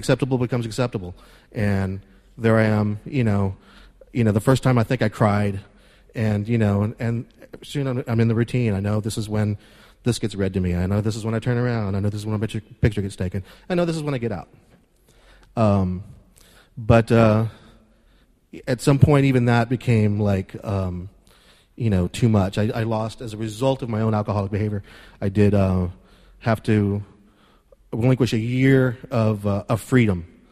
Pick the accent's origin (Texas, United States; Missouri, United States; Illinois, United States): Texas, United States; now in New York, United States; I'm from Texas, and I got a sponsor. I have a home group here in Manhattan